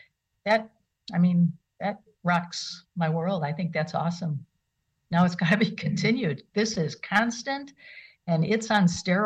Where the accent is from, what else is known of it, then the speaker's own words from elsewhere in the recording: Franklin Park, Illinois, United States; now in Kenosha, United States; Okay, so I grew up in Franklin Park, right outside of O'Hare Field in Illinois.